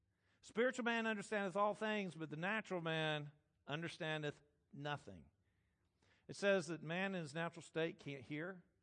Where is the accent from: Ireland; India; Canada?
Ireland; A genetic disposition to drink. I'm Irish, right?